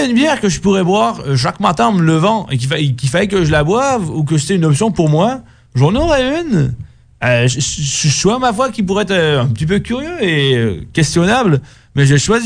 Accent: Lyon, Auvergne-Rhône-Alpes, France; je suis un citadin, je viens d'une grosse ville, je viens de Lyon, donc je n'ai pas été... élevé dans la nature, tout cela.

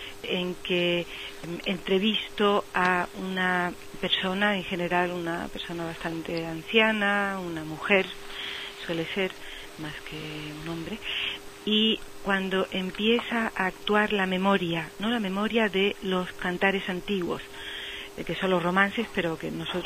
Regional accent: Tetouan, Tanger-Tetouan-Al Hoceima, Morocco; Lo primero, claro, es Tetuán, que es mi ciudad natal.

